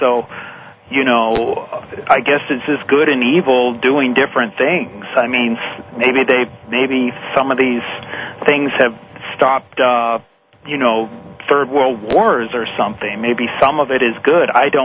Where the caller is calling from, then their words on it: Florida, United States; I'm calling from Florida.